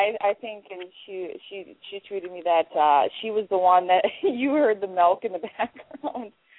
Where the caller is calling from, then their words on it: Wisconsin, United States; I'm calling from Wisconsin. Go Packers.